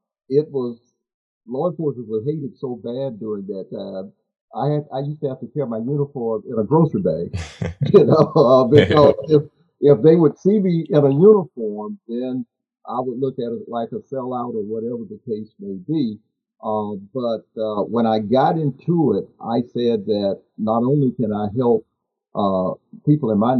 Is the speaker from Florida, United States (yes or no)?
yes; Gainesville, Florida, United States; I grew up in East Gainesville, a neighborhood just north of Williams Elementary on Southeast 7th Avenue.